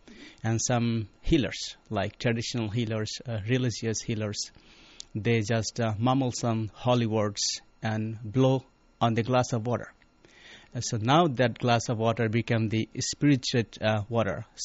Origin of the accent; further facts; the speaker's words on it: Bangladesh; Okay. Well, I'm from Bangladesh. It's a rural country, and I'm born and brought up in a rural village.